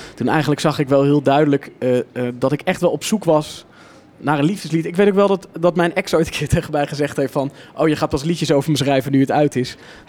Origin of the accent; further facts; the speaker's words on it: Netherlands; Meer zo van, ja, ik ben Nederlander en ik vind gewoon dat het moet.